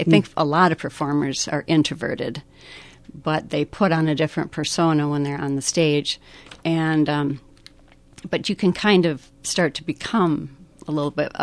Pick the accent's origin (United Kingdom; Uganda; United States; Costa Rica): United States; Fairmont; first real job when I was 14 was working at a little truck stop cafe called Laurel's Cafe in Fairmont, my hometown.